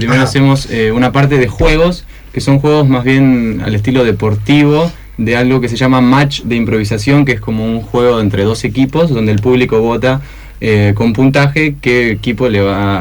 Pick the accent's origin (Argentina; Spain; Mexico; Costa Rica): Argentina; San Jerónimo Norte, Santa Fe; No, no somos de Entre Ríos, somos de San Jerónimo Norte, un pueblo de la provincia de Santa Fe.